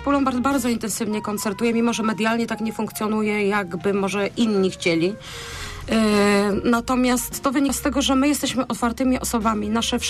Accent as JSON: {"language": "Polish", "town": "Poznań", "region": "Greater Poland Voivodeship", "country": "Poland", "accent": "Greater Poland", "said": "zaciągamy po Wielkopolsku obydwoje, no tak. Bo obydwoje pochodzimy z Wielkopolski, z Poznania i wszyscy nasi znajomi z innych regionów się śmieją, że po nas to słychać."}